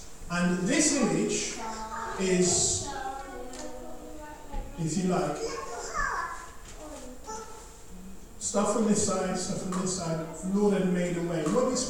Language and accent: English; Ghana; I'm from Ghana